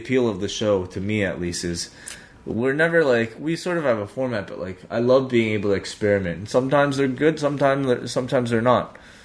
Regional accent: Hong Kong; I mean, I came from Hong Kong

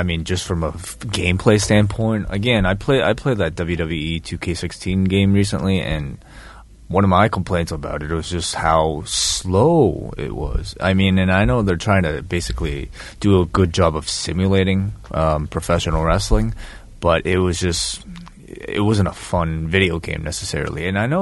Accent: Canada; By being Canadian.

